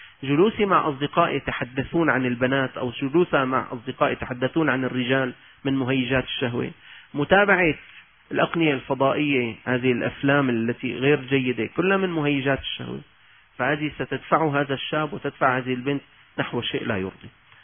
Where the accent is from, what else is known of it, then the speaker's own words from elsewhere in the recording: Syria; طالب الجامعة عندنا في سوريا